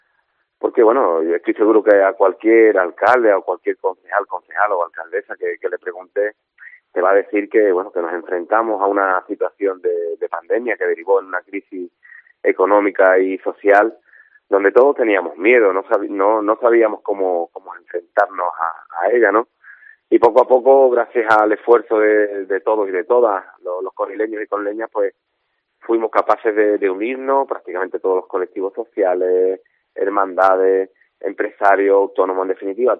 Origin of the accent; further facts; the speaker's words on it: Conil de la Frontera, Andalusia, Spain; nosotros somos de Conil de la Frontera, un pueblo de Cádiz.